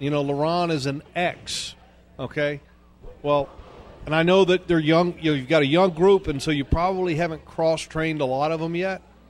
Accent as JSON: {"language": "English", "region": "Virginia", "country": "United States", "said": "I'm from Virginia."}